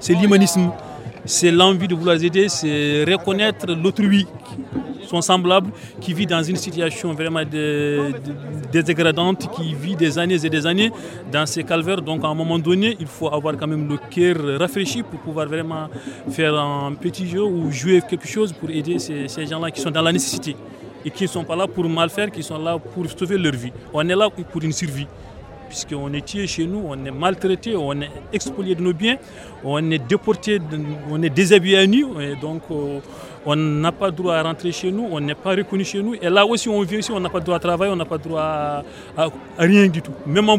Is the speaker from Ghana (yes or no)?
no; Mauritania; now in France; On est victime d'une question raciale chez nous. Nous sommes des Mauritaniens, on n'est pas reconnus comme des Mauritaniens.